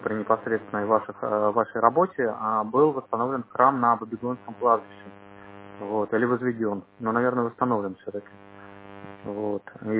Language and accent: Russian; Lomonosov, Saint Petersburg, Russia; Я из Ломоносова, Петергофа.